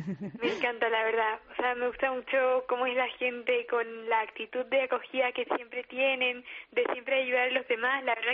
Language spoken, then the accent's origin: Spanish; Chile; now in Spain; yo soy chilena y me tuve que venir a España